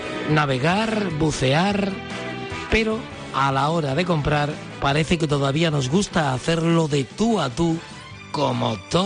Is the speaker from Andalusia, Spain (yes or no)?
yes; Almería, Andalusia, Spain; los almerienses somos los andaluces que sí, que más usamos Internet, pero que realizamos menos compras.